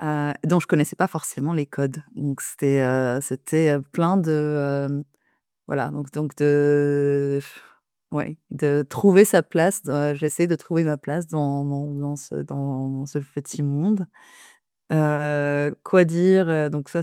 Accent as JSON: {"language": "French", "town": "Rabat", "region": "Rabat-Salé-Kénitra", "country": "Morocco", "tie": "born or raised there", "said": "j'ai grandi au Maroc, à Rabat. Pour ceux qui connaissent le Maroc, je suis Rabati."}